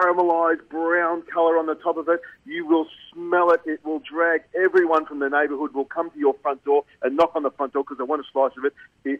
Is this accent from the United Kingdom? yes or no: no; Malaysia; I grew up drinking condensed milk. I grew up in Malaysia. I was an Air Force brat.